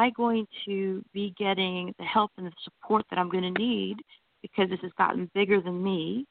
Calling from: Florida, United States; from Florida.

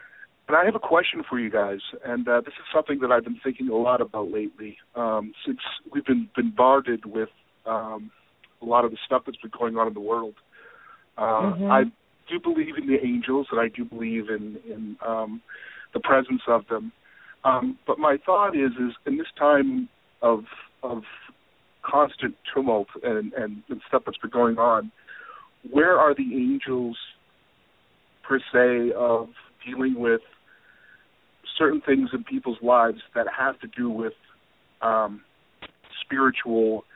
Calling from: West Coast, United States; I'm calling from the West Coast.

